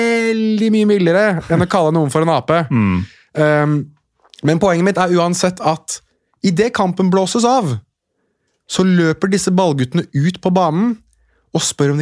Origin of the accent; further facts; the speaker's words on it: Oslo, Norway; jeg er født og oppvokst i Oslo sentrum.